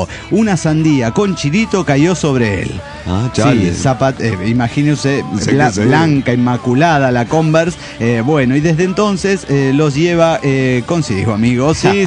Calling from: León, Guanajuato, Mexico; de León, Guanajuato, México.

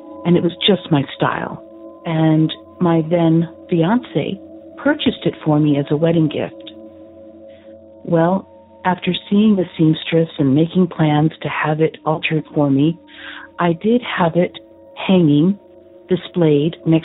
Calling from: San Antonio, Texas, United States; I'm calling from San Antonio, Texas.

